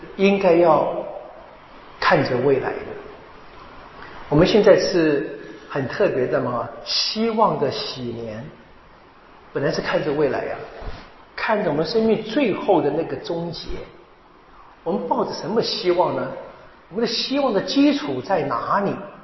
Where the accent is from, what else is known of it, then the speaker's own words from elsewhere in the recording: Taiwan; 我们这个教会一直这样下去，特别是我们台湾这